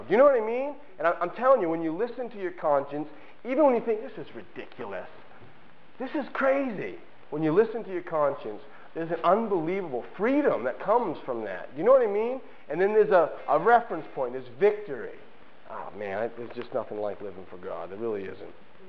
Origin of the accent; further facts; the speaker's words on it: United States; I'm an American. I thought I was supposed to be proud. I'm American.